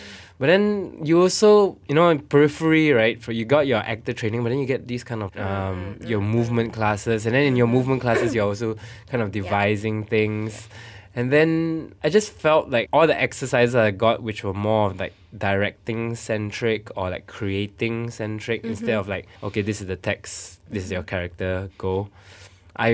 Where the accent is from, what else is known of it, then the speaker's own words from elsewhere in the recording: Malaysia; also born or lived in New York, United States; I came back from New York to tell Malaysian stories, to do kind of work. Not to say like, okay, Malaysian, but like for my audience, for my home, with my people